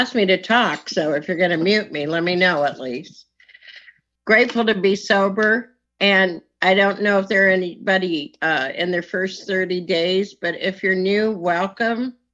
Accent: Phoenix, Arizona, United States; also born or lived in Houston, United States; I was raised in Phoenix, born in Houston, Texas, and I'm telling you, I was a good Catholic school kid at St. Agnes

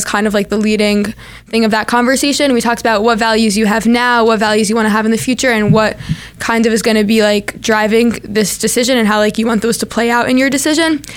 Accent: Teaneck, New Jersey, United States; I'm from Teaneck, New Jersey. I grew up with two brothers, two parents.

